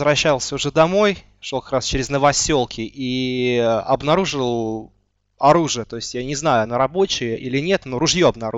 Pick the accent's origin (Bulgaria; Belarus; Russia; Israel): Belarus; Нет, я с Белоруссии вообще.